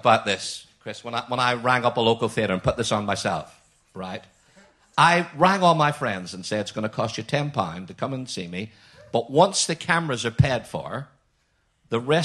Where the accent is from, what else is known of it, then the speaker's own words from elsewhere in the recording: Northern Ireland, United Kingdom; because we're both from Northern Ireland.